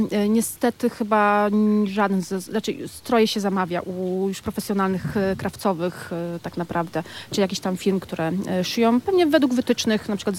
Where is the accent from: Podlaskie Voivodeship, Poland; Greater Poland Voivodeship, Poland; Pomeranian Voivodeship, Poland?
Pomeranian Voivodeship, Poland; born there; ja jestem hybrydą kulturową, ja urodziłam się na Kociewiu, mieszkam niedaleko Tczewa, ale moi rodzice nie są z tego regionu. Mama jest z południa Polski, tata jest z Kaszub